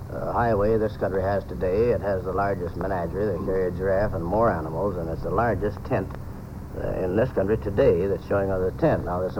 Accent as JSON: {"language": "English", "town": "Houston", "region": "Missouri", "country": "United States", "tie": "born or raised there", "said": "I was raised down in Houston, Missouri, Southern Ozarks, and went into Kansas City as a boy"}